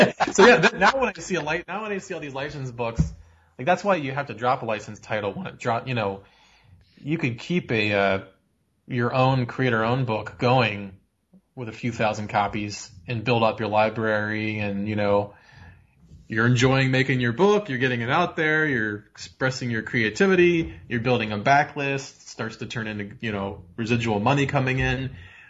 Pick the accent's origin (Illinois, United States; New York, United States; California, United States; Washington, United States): Illinois, United States; Chicago; Well, I'm from Chicago too, so we heard all about Barack Obama, all the way leading up to this.